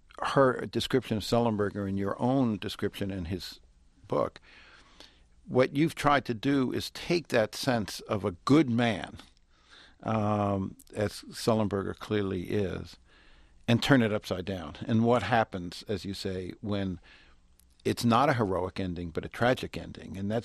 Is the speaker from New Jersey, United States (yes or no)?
yes; Bayonne, New Jersey, United States; I grew up in Bayonne. It's just a few miles from New York.